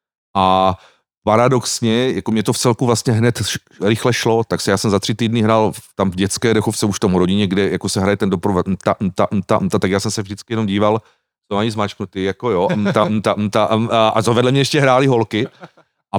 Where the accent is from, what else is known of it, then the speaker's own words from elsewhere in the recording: Mutěnice, South Moravian Region, Czechia; A protože já pocházím z Mutěnic na Slovácku, kde v té době v každé vesnici dědině byla prostě dechovka až dvě, jo.